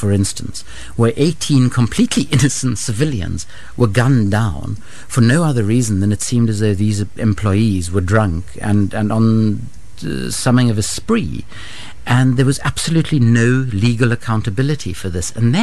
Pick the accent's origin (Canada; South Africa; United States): South Africa; because of my background as a South African, I tend to focus on the African continent